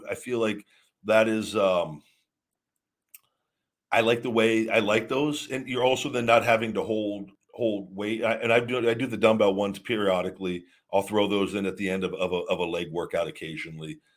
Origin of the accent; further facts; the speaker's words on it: College Station, Texas, United States; I'm from College Station, Texas.